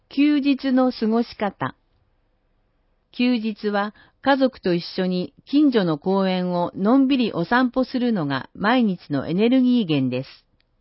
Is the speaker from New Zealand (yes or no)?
no; Primorsky Krai, Russia; Japanese is a second language; moved away as an adult; now in Japan; 9年前に来日しました。ロシアのウラジオストク近郊で生まれ育ち、日本海を挟んだ対岸にある地域の出身です。